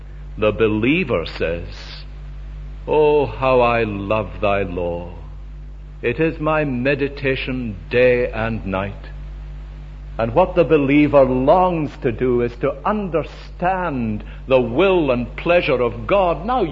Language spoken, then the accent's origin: English; Glasgow, Scotland, United Kingdom; I was brought up in Springburn in the days when steam locomotives were made there.